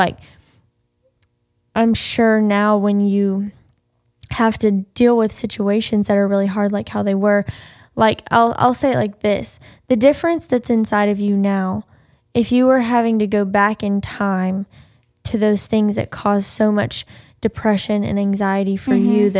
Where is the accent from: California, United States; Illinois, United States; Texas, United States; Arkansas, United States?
Arkansas, United States; And so I grew up in Arkansas. I lived here.